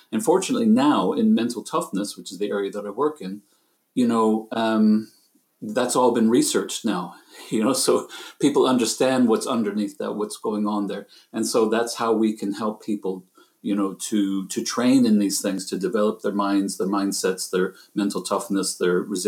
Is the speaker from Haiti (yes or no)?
no; Texas, United States; I grew up in the States, obviously in Texas, from there started studying classical guitar, and then went to the local college and then university there